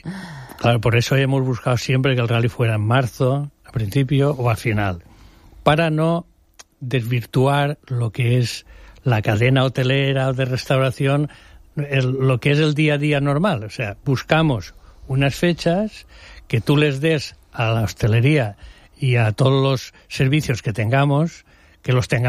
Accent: Valencian Community, Spain; llegamos a la provincia de Alicante, normalmente la climatología, aunque llueva, es buena, no es de frío, aunque sea noviembre. La restauración, yo pienso que mi terreta es de las mejores

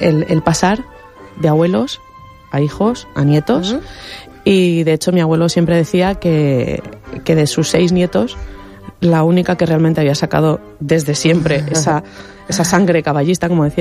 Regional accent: Benidorm, Valencian Community, Spain; soy muy, muy de Benidorm, porque además he nacido en Benidorm, pero una parte de mi corazoncito está en Caravaca.

